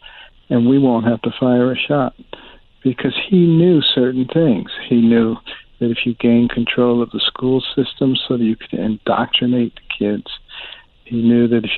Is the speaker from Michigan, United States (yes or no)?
yes; Detroit, Michigan, United States; Well, you know, I grew up in Detroit, so I was a Democrat. Detroit and Boston, Democrat strongholds.